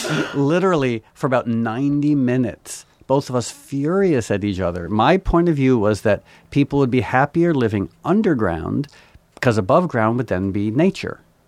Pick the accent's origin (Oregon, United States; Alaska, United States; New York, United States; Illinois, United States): New York, United States; born there; I was born in New York.